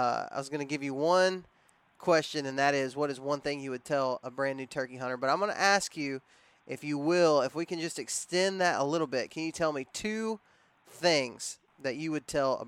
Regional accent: Texas, United States; But like I said, we were raised in Texas, and so I was kind of left to figure out Easterns on my own.

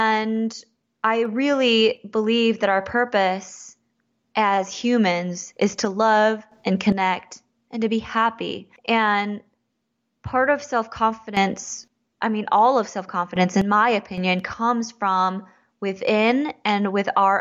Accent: Michigan, United States; Like, I can't figure it out because I'm half and half, but I grew up in Michigan. So unfortunately I don't speak either

